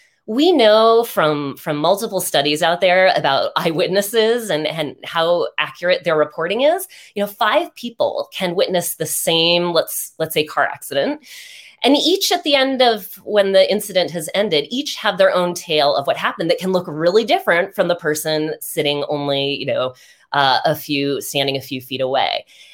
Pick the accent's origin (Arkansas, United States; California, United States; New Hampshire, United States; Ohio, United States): New Hampshire, United States; most of us, born and bred in New Hampshire, if not close to it.